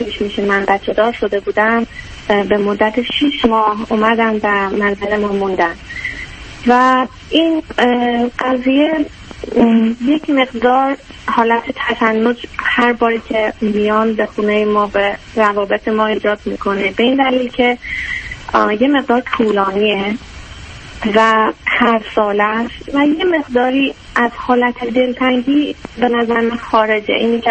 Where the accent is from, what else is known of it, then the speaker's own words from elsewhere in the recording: Iran; moved away as an adult; now in Canada; ما کلن از ایران مهاجرت کردیم. از طریق پدرم که تخصصی اقدام کرده بودن اومدیم کانادا